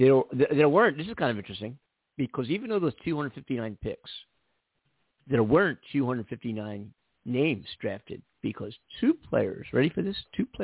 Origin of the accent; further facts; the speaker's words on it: Philadelphia, Pennsylvania, United States; I'm from Philadelphia. And I'm big time Eagles fan.